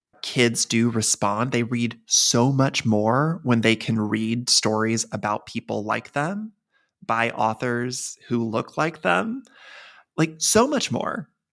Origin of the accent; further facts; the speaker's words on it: Texas, United States; I grew up in Texas and yeah, it's conservative and it votes very red